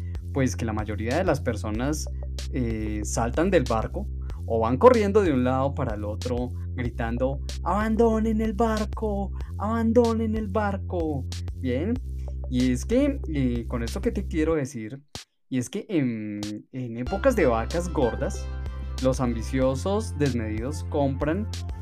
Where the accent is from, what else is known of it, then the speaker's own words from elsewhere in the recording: Colombia; Si le preguntas en mi país, acá en Colombia, a una persona promedio